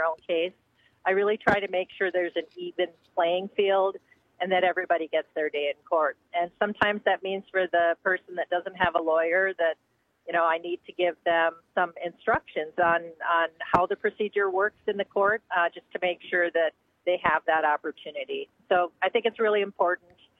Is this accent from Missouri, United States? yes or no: no; Chippewa Falls, Wisconsin, United States; And, I grew up in Chippewa Falls, so that's kind of where I got my values and what made me the person I am today.